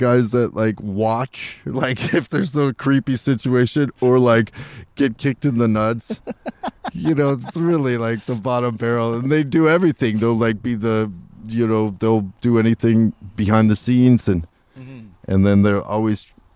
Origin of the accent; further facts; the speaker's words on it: Hollywood, California, United States; You know, I grew up in Hollywood, and I'm a...